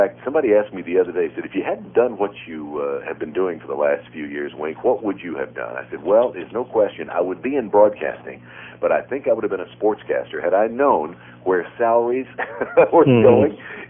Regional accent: Jackson, Tennessee, United States; When I was a kid, growing up in Jackson, Tennessee, small town, about 25,000 people, I had a playmate across the street from where we lived.

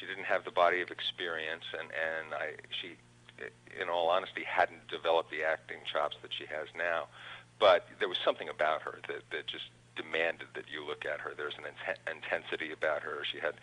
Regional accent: Brookline, Massachusetts, United States; born there; I was born in Brookline.

